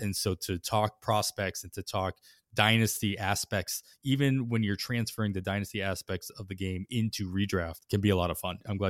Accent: Massachusetts, United States; I grew up in Western Mass. So I was the other way. I grew up with the high school and all that, and then I moved to Eastern Mass. I moved to Boston, and then I moved completely across the country to Oakland, California. And now I live in Indianapolis

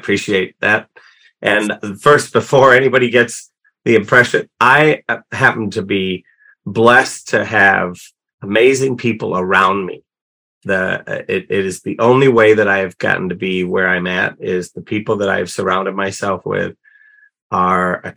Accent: England, United Kingdom; I was born and raised in England, went to a boarding school when I was 6 years old

